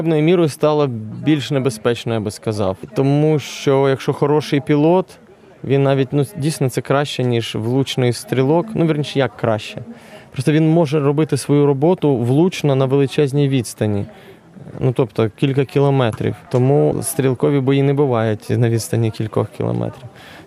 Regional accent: Kyiv, Ukraine; а я як киянин, я на посерединці десь

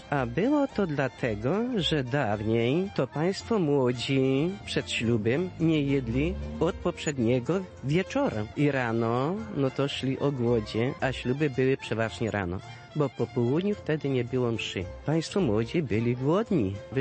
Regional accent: Wólka Grodziska, Subcarpathian Voivodeship, Poland; jestem z Wólki Grodziskiej.

